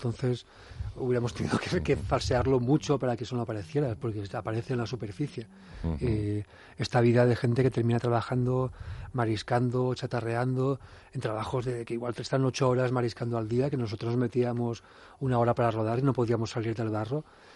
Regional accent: Girona, Catalonia, Spain; born there; Gente con la que yo, que nací en Gerona

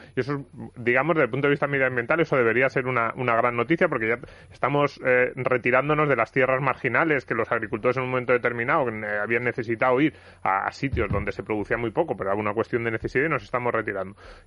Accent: Almería, Andalusia, Spain; now in Madrid, Spain; Yo que soy de Almería, quería hacerle una pregunta sobre esto

